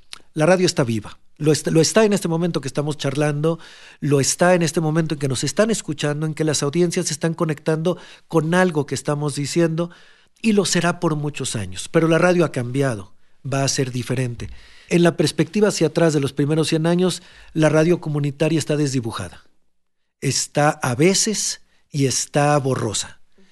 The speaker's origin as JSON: {"language": "Spanish", "town": "Hermosillo", "region": "Sonora", "country": "Mexico", "said": "yo le estoy hablando de problemas de Hermosillo a la gente de Hermosillo, que es de donde yo vengo, donde yo hago radio."}